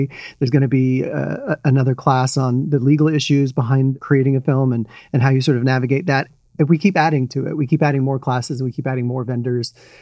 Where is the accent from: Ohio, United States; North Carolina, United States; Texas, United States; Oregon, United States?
Texas, United States; Houston; I grew up in Houston and I left to go work in Hollywood.